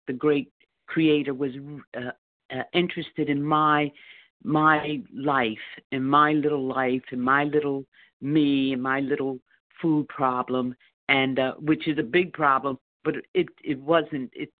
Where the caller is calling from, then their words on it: New Jersey, United States; Oh, New Jersey. … in New Jersey.